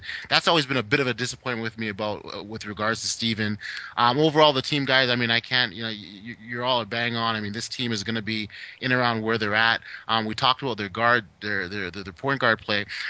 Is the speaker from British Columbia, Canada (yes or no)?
no; Toronto, Ontario, Canada; my hometown Toronto Raptors